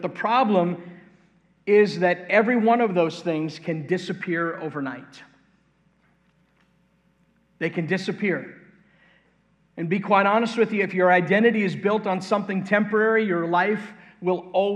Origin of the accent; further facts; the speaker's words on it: Brooklyn, New York, United States; also born or lived in Staten Island; I was born in Staten Island, grew up for a period of time in Brooklyn, New York.